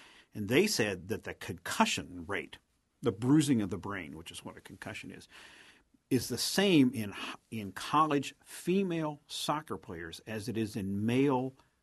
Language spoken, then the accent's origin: English; West Virginia, United States; And growing up in West Virginia, where they had a lot of poor people, and they still